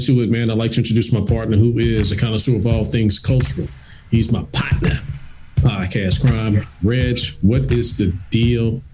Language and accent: English; Chattanooga, Tennessee, United States; also born or lived in Louisiana; I grew up in Chattanooga, Tennessee, people. I went to school in Chattanooga, Tennessee.